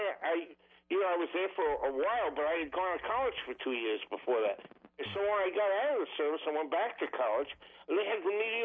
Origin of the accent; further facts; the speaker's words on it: Brooklyn, New York, United States; Now, I grew up in Brooklyn, New York, and you grew up here